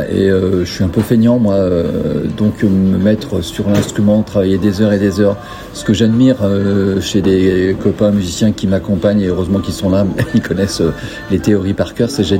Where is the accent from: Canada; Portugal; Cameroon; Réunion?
Portugal; Lisbon; French is a second language; now in Le Havre, France; Je suis havrais de cœur maintenant, de plus en plus. Moi au départ je suis portugais, donc j'arrive de Lisbonne et petit à petit je monte vers le nord.